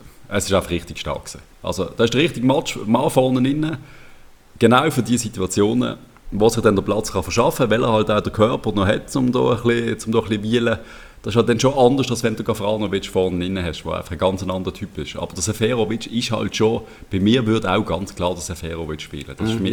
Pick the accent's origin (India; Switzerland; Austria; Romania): Switzerland